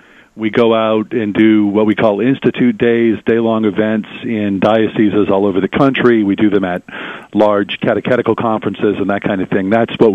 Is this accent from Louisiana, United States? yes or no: yes; New Orleans, Louisiana, United States; I'm a native New Orleanian. I'm from New Orleans, Louisiana.